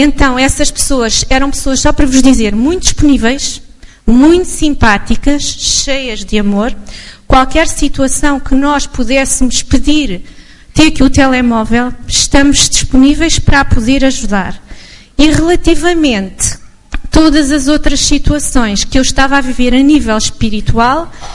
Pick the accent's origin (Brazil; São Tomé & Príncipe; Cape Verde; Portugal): Portugal; Algarve; born there; nasci no Algarve, que é um pouco ateu.